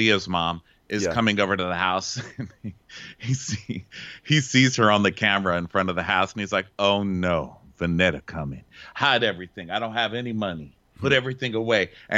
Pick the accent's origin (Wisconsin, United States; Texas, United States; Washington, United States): Texas, United States; El Paso; I mean, I'm half Lebanese and half white, and I grew up in El Paso, Texas.